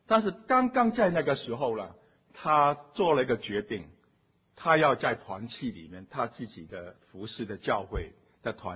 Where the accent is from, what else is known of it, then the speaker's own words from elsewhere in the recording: China; 我们中国人总是做负的，很少做正的